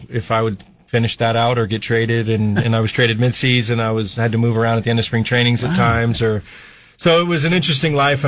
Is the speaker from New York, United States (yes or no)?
yes; New York, United States; Yeah, born and raised in New York. Started playing professional baseball out of high school when I was 18 years old.